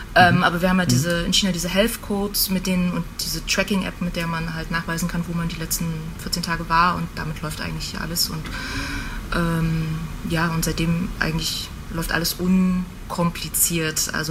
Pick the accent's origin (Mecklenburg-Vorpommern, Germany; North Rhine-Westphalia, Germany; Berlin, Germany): Mecklenburg-Vorpommern, Germany; Greifswald; moved away as an adult; Ich komme ursprünglich aus Greifswald, an der schönen Ostsee.